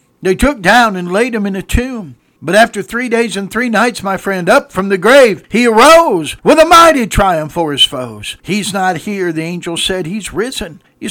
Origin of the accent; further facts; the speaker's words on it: United States; I'm an American because I'm from America.